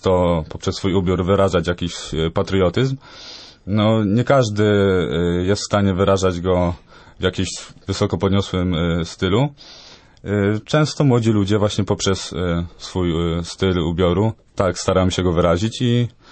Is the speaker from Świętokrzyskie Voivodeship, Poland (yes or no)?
yes; Połaniec, Świętokrzyskie Voivodeship, Poland; Ja jestem z Połańca, taka mała miejscowość w województwie świętokrzyskim. Jestem na drugim roku